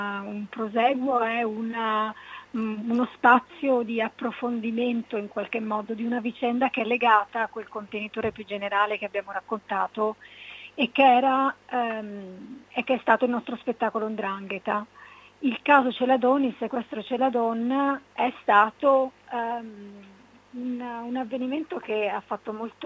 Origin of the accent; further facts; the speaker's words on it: Veneto, Italy; Io sono nata e cresciuta in Veneto, ma ho origini calabresi, quindi questa storia mi ha affascinato anche per questo aspetto.